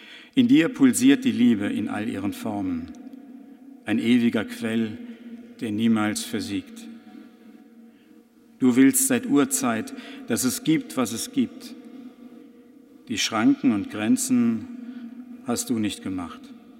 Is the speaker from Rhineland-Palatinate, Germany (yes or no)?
yes; Rhineland-Palatinate, Germany; Als vor jetzt bald 2 Jahren in meiner Heimat die Ahr zur fürchterlichen Flut wurde